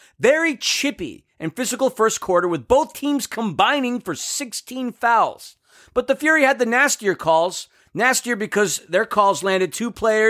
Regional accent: Queens, New York, United States; he's from my hometown of Queens, New York

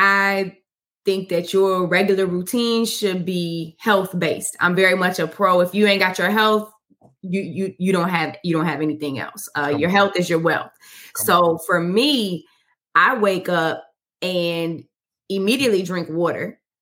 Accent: Chicago, Illinois, United States; now in Washington, D.C., United States; I'm here in Washington, D.C., but I'm from Chicago. So it is not warm how it is here at this time of year.

